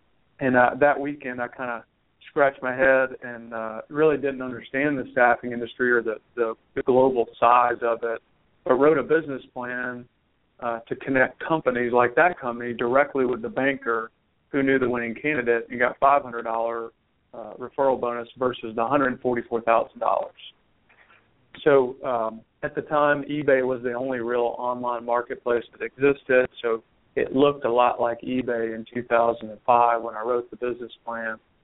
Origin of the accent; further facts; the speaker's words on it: Nashville, Tennessee, United States; Well, I'm from Nashville, Tennessee, and I graduated from Vanderbilt University here in Nashville, Tennessee.